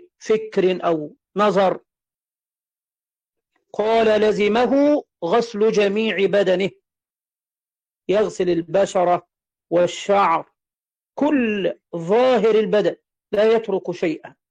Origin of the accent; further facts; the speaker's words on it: Egypt; أنا صليت العصر الآن عندنا في مصر